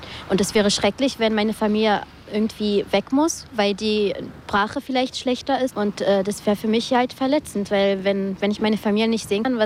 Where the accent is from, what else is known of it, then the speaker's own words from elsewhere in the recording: Frankfurt, Brandenburg, Germany; Ich bin ja hier aufgewachsen. Ich bin hier geboren sogar. Ich bin in Frankfurt-Oder geboren und das ist eigentlich auch mein Land, ja.